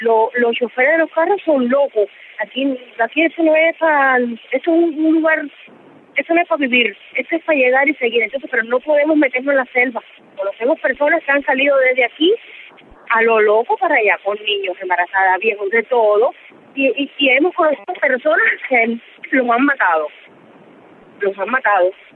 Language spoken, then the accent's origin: Spanish; Nuevitas, Camagüey, Cuba; now in Trinidad and Tobago; de aquí de Trinidad y Tobago, soy de Cuba, provincia de Camagüey, de Nuevita. Vamos, para un año yo y 9 meses.